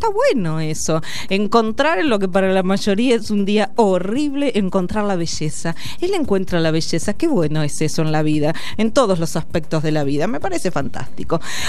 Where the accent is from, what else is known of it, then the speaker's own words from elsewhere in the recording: Argentina; Nos federaliza como argentinos